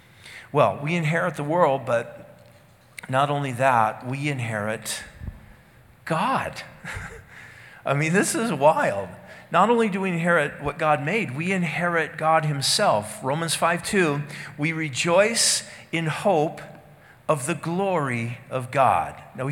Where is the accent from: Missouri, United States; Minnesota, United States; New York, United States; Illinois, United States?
Minnesota, United States; I mean, I'm originally from Minnesota, and this is crazy cold.